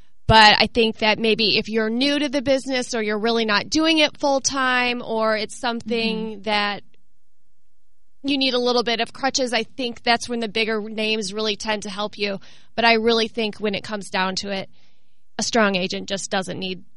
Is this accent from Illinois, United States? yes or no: yes; Chicago, Illinois, United States; I'm originally from Chicago, so I was licensed in Illinois prior to being licensed in Missouri.